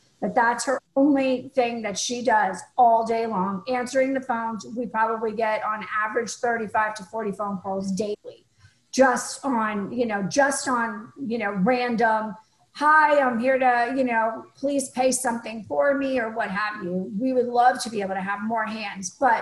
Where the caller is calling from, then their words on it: Florida, United States; It's Florida